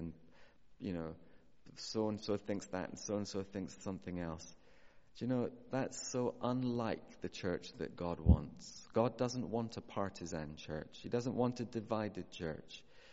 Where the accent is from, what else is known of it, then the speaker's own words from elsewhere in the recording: United Kingdom; I think sometimes part of being British, isn't it, that we maybe put on the stiff upper lip